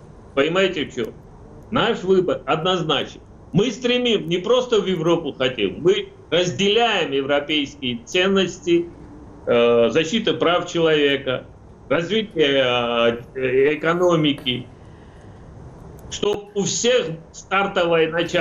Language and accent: Russian; Georgia; Насколько мы, грузины, понимаем западные ценности